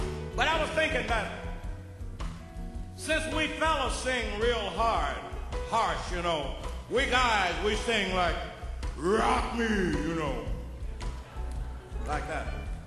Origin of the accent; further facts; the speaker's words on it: Indianola, Mississippi, United States; They taught me before I left my hometown of Indianola, Mississippi.